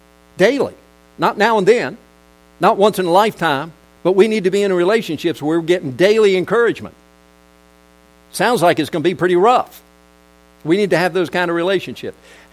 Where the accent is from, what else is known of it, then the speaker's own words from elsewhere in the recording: South Korea; I grew up in Korea, and there was a leprosy colony not far from where I lived.